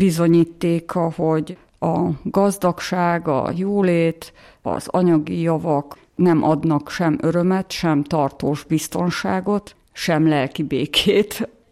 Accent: Sopron, Győr-Moson-Sopron, Hungary; én egy anyagi jólétbe születtem bele, és mivel én soproni vagyok, az osztrák határ közelsége miatt így hiába volt kommunizmus, meg szocializmus, nekünk mégis ilyen átjárhatóság volt

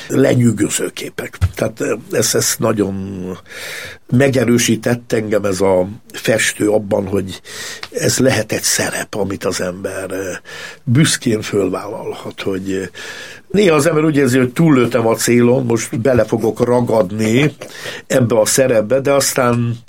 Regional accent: Budakeszi, Pest, Hungary; also born or lived in Budapest; Én Budapesten születtem, de Budakeszin nevelkedtem.

